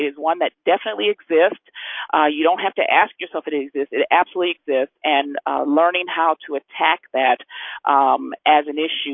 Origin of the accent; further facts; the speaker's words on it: New York, United States; I'm sorry, I'm from New York, and oftentimes we'll start getting going really fast, so I'll try to slow down.